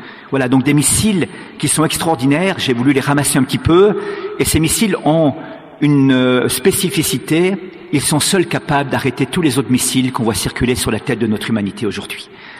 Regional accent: Switzerland; Je viens de Suisse, on vous l'a dit

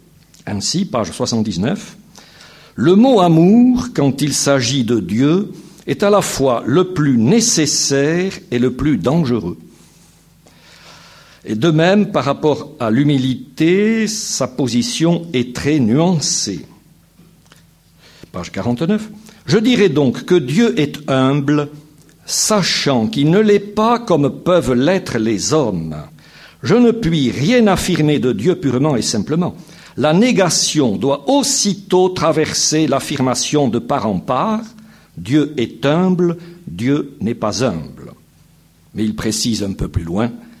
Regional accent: Southern France, France; accent: Midi; diocèse à 50 kilomètres au nord de Toulouse, dans le Midi. Voilà. J'ai donc l'accent du Midi et pas l'accent de Lyon.

